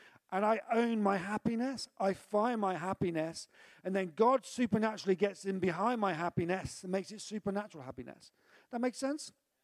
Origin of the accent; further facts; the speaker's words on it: South West England, United Kingdom; I'm from the West Country.